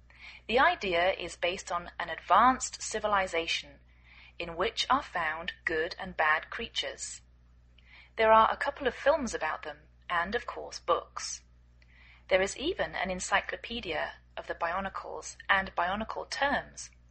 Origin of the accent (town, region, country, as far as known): England, United Kingdom; now in United States